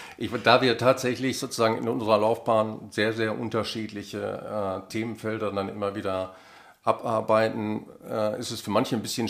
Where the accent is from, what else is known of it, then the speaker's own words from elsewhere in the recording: Münster, North Rhine-Westphalia, Germany; moved away as an adult; Ja, ich komme aus der Fahrradstadt, genau.